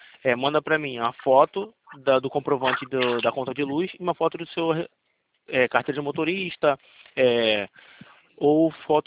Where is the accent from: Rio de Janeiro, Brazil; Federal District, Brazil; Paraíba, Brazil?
Rio de Janeiro, Brazil; Não, sou do Rio de Janeiro mesmo.